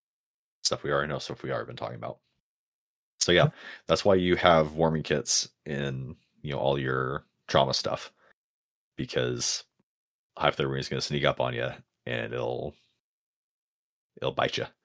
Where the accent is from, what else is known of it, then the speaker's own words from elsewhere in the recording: Oregon, United States; you know, I grew up in Oregon. We would have kids die every single year.